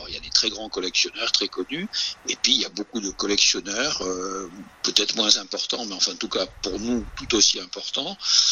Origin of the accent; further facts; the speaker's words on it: Bordeaux, Nouvelle-Aquitaine, France; born there; now in Paris, France; D'abord, je suis bordelais, hein. Je suis né à Bordeaux. Mais ça fait 50 ans que je vis à Paris